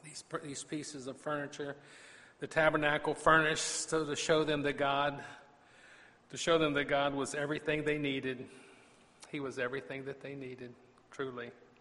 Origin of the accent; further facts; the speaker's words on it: Virginia, United States; y'all know I'm a Virginian. I'm a guy from the Old Dominion, born and raised.